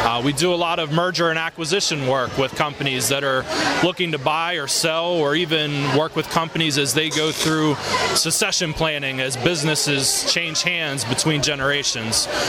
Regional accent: Harrisburg, Pennsylvania, United States; now in Bedford, United States; I've lived in Bedford for 10 years now, but I'm originally from the Harrisburg area, but my wife grew up in Fishertown, and so we made the move west from Harrisburg about 10 years ago

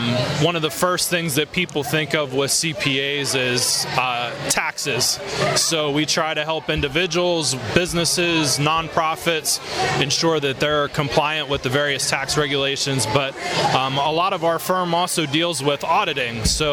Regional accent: Harrisburg, Pennsylvania, United States; now in Bedford, United States; I've lived in Bedford for 10 years now, but I'm originally from the Harrisburg area, but my wife grew up in Fishertown, and so we made the move west from Harrisburg about 10 years ago

